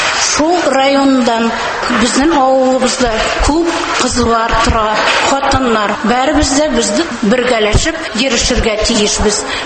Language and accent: Tatar; Akbulak, Orenburg Oblast, Russia; Мин үзем Акбулакныкы. Мин шунда эшләдем 47 ел.